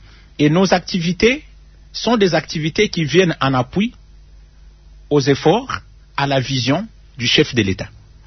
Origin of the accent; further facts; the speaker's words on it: DR Congo; nous avons lu la Constitution qui nous donne, nous, les droits, en tant que Congolais, d'aider la nation avec notre expertise.